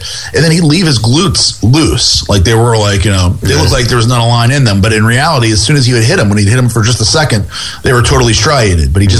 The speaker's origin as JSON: {"language": "English", "town": "New Orleans", "region": "Louisiana", "country": "United States", "said": "I'm from New Orleans, and there's plenty of culture. I'm familiar with the Louisiana culture."}